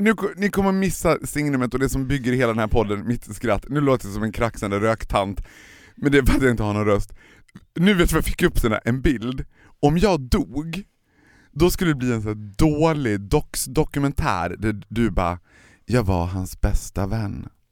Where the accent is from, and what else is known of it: Borlänge, Dalarna County, Sweden